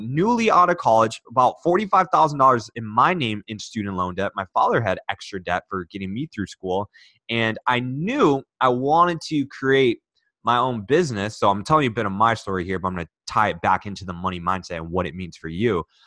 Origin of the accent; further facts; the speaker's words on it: Michigan, United States; I grew up right outside of Detroit, Michigan, about 2 miles outside of Detroit, right? So it was a very blue collar town.